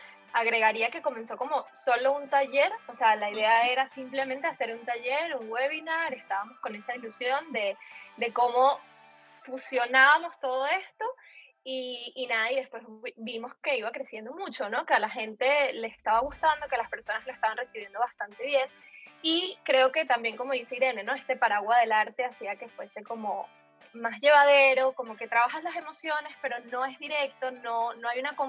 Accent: Venezuela; born there; nací en Venezuela, tengo unos 29 años

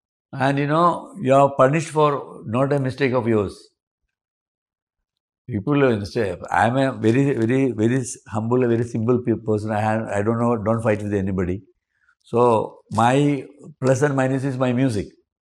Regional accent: Kerala, India; first language Malayalam; English is a second language; I Malayalam in my mother tongue. I compose.

